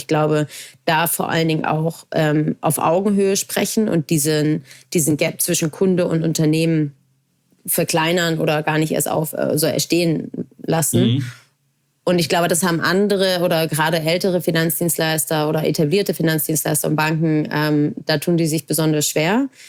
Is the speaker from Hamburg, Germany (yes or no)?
yes; Hamburg, Germany; born there; weil ich gebürtige Hamburgerin bin